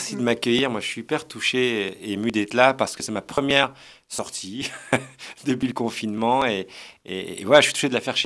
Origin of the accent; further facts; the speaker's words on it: Belgium; Je suis belge. Première couche, d'origine marocaine, deuxième couche, de confession musulmane, parce que c'est la religion que j'ai choisie là aujourd'hui